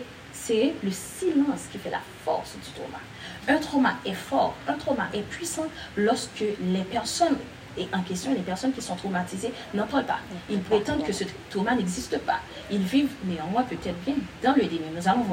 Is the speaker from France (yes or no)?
no; Haiti; En tant qu'haïtien, nous sommes porteurs, je dis porteurs parce qu'il y a des garçons aussi, nous sommes porteurs des traumas